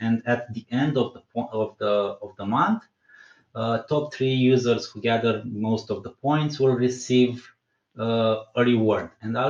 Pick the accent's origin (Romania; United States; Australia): Romania; English is a second language; I'm from Romania. I also have a lot of members in the family that works in the industry.